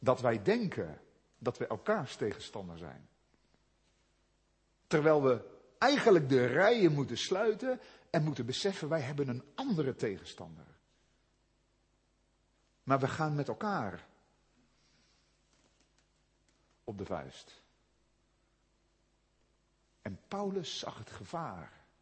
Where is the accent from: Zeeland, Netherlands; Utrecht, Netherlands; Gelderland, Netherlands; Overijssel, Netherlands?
Zeeland, Netherlands; Ik kwam uit de Zeeuwse klei, ik had nog nooit zo'n stad als Den Haag gezien.